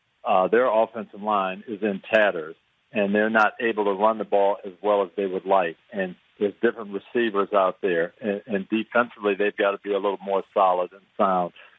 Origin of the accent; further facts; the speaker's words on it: Michigan, United States; I want the Lions to be good. That's my home state, the team I grew up rooting for